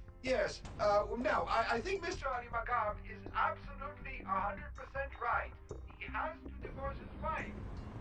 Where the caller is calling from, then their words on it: Kermanshah, Kermanshah Province, Iran; I'm calling from Kermanshah. I'm a hard worker, and I'm 43 years old. I'm married, and I have three kids.